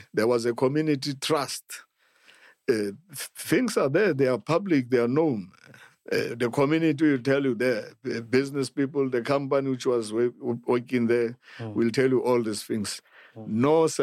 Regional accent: Free State, South Africa; I feel like and run like a cheetah because I come from the Free State.

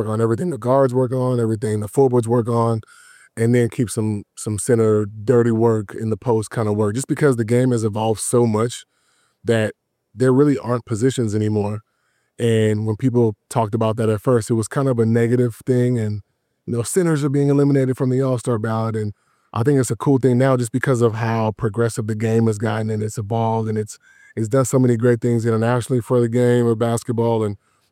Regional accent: Houston, Texas, United States; now in Los Angeles, United States; I'm from Houston, though, so I'm kind of used to it, but I've been in L.A. for the past 18 years, so I've kind of gotten spoiled, you know?

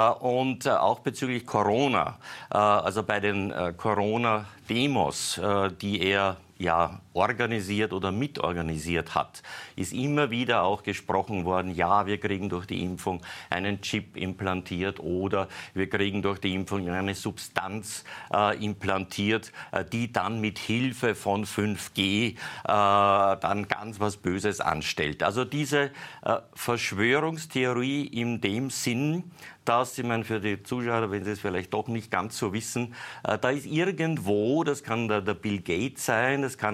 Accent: Lower Austria, Austria; Ich bin selbst geborener Niederösterreicher, aufgewachsen in Niederösterreich

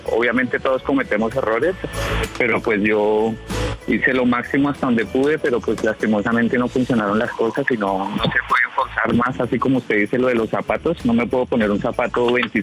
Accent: Bogotá, Colombia; De Colombia, sí, señor, de Bogotá.

